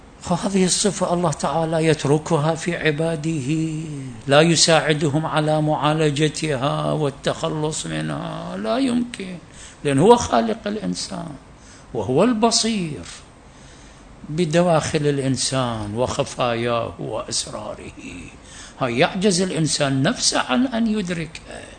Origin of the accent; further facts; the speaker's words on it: Iraq